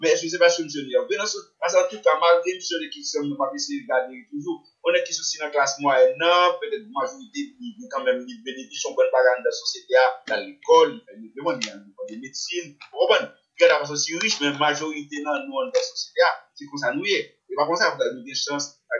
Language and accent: French; Haiti; ou bien en tant qu'haïtien, pour nous-mêmes